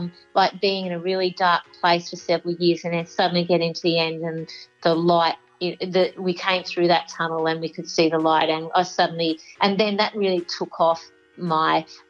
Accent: Melbourne, Victoria, Australia; I'm the youngest of five children. I grew up in Melbourne, and my life changed dramatically at the age of two.

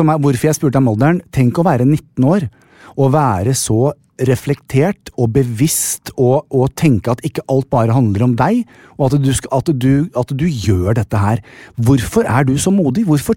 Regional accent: Skien, Telemark, Norway; lokalavisen min, Varden, jeg kommer jo fra Skien, Grenland

